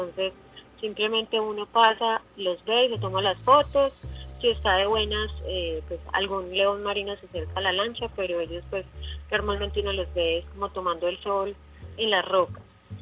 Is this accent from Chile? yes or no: no; Colombia; soy de Colombia, soy ingeniera ambiental.